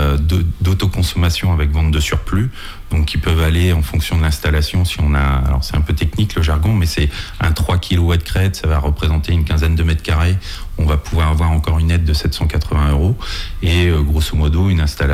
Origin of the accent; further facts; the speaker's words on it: Challans, France; je suis natif de Chalands.